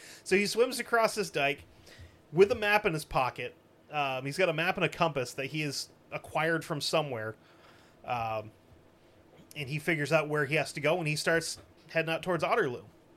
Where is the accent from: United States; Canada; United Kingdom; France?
United Kingdom; I'm British and I have to do everything properly